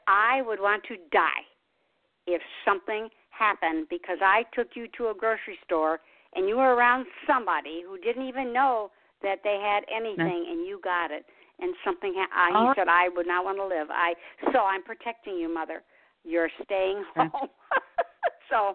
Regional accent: Detroit, Michigan, United States; I'm from Detroit, Motown, and so I love the oldies.

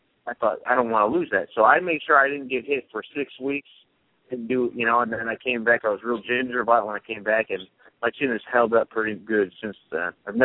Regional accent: Cleveland, Ohio, United States; So I says, I was born in Cleveland. I'm from Cleveland.

